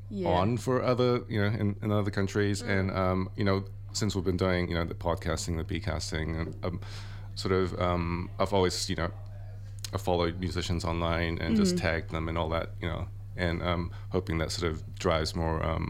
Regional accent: New Zealand; throughout my growing up in New Zealand.

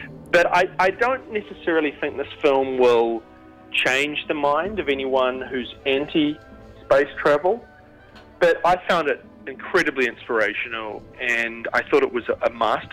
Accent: New Zealand; now in Los Angeles, United States; Yeah. Yep.

